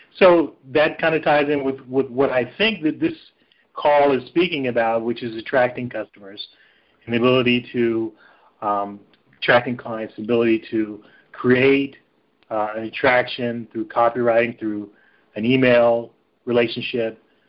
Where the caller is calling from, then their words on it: Dallas, Texas, United States; also from Dallas.